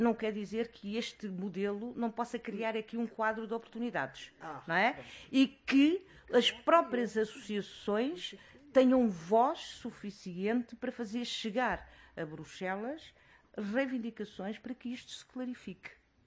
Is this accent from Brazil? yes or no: no; Guinea-Bissau; born there; Porque o meu pai nasceu na Índia, a minha mãe nasceu em Cabo Verde, e é uma cabo-verdiana de gema, eu nasci na Guiné, então quem sou eu, não é?